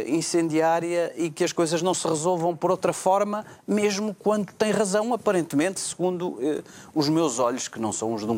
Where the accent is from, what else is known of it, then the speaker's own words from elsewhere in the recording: Porto, Norte, Portugal; now in Lisbon, Portugal; Eu sou do Porto